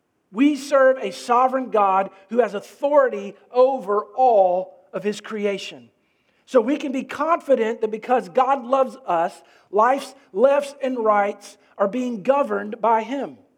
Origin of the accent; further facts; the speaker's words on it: Florida, United States; we grew up in Florida, and so we had many opportunities to go to Disney World